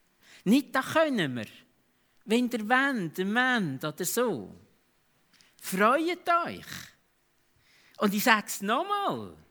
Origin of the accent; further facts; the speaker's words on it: Switzerland; Klar, wir als Schweizer frohlocken auf unsere Art und Weise.